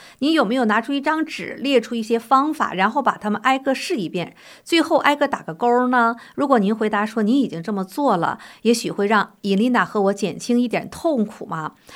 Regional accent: China; 因为我们从大陆出来的人受了共产党洗脑呢

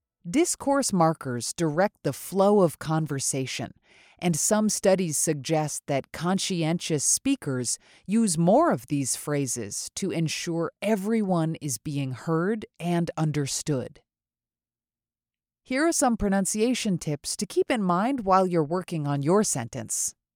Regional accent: United States; when I was growing up in America, all the kids used the word like as a placeholder.

